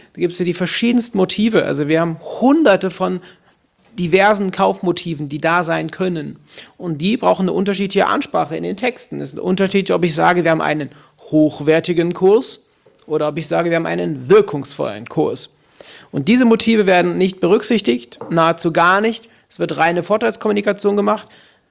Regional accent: Cologne, North Rhine-Westphalia, Germany; bei uns in Köln

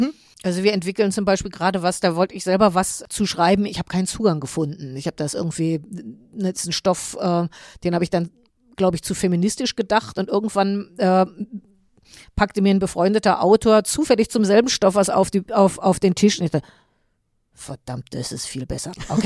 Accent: Berlin, Germany; einer Großstadt wie in Berlin, wo ich groß geworden bin

